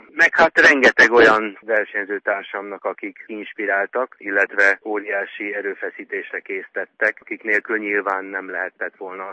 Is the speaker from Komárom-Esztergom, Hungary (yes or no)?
no; Vác, Pest, Hungary; mindketten váciak vagyunk, Vácról indultunk.